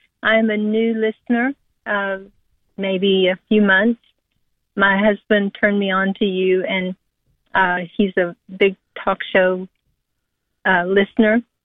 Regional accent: Kentucky, United States; also born or lived in Texas; And everywhere I lived, people would say, oh, you know, when they would find out I was from Kentucky, they would say, oh, the Kentucky Derby. And I thought, I have to go back home and go to the Kentucky Derby

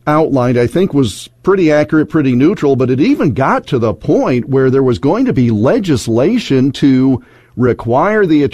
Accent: Iowa, United States; I want to tell you about a situation that we had in my home state of Iowa.

